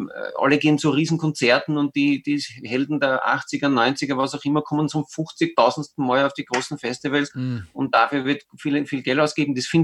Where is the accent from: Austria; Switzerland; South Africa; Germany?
Austria; St. Pölten, Lower Austria; Ich habe gesagt, ja, aus St. Pölten, weil er glaubt, die kommen irgendwo aus England.